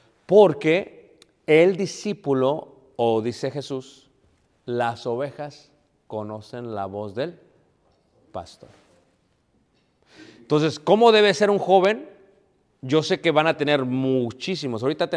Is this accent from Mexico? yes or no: yes; Mexico City, Mexico; now in Michigan, United States; Y como jóvenes, yo soy de Ciudad de México, queríamos vivir en ciertos barrios